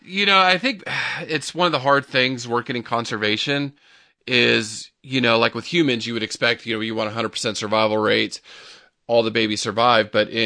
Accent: California, United States; I grew up scared of swimming, and I grew up in California in the ocean

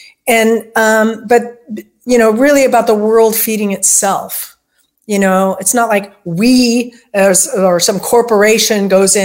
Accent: California, United States; And at the time I grew up in California, I was living in California, and I said, well, as a person from California

